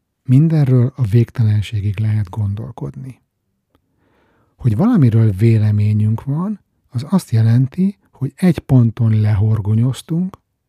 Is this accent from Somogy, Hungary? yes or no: no; Budapest, Hungary; now in Stockholm, Sweden; elmúlt 12 évben mindig ideiglenesnek vettem az otthon töltött napokat, heteket, tudtam, hogy vár vissza a stockholmi életem, egy turista voltam a szülővárosomban.